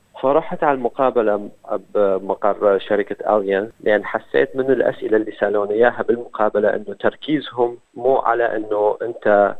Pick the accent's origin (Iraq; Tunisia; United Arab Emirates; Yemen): Iraq; moved away as an adult; أنا جيت من العراق. أوكي. وبالعراق كنت طالب مرحلة رابعة صيدلة، كنت أدرس بكلية الصيدلة.